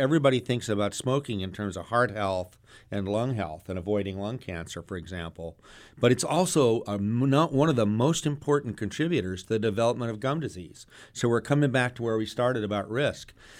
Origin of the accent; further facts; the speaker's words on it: Southwest, United States; Well, I'm actually from the Southwest, so I'm used to.